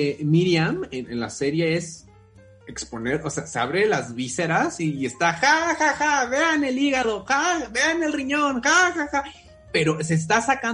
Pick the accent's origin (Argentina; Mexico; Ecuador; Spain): Mexico; como mexicanos, es en dónde exorcizamos nuestros demonios, ¿no?